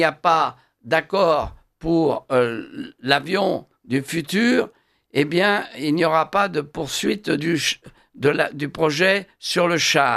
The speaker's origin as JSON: {"language": "French", "country": "France", "said": "parler du couple franco-allemand chez nous, en France, c'est une illusion."}